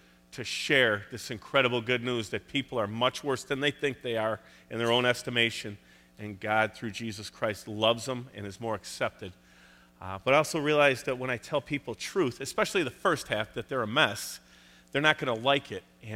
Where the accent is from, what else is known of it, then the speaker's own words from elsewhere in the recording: Chicago, Illinois, United States; I'm a Bears fan. And I'm from Chicago.